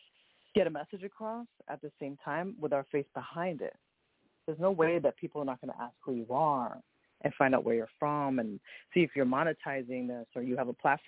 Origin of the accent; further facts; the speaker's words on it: New York City, New York, United States; But that's definitely a low time in my life here as a New Yorker.